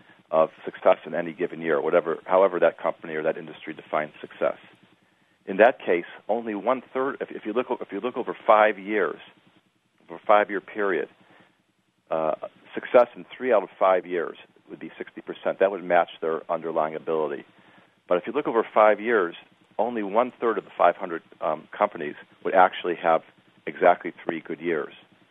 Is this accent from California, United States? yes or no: no; Chicago, Illinois, United States; since I grew up in Chicago and you're not far from there